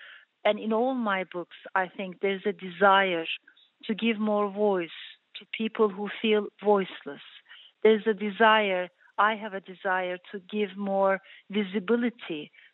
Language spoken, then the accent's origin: English; Turkey; also born or lived in Strasbourg, France; My mother brought me to Turkey because for her, Turkey was motherland. For me, it was a new country to discover. And we came to a very conservative, very patriarchal neighborhood in Ankara. This was my grandmother's house.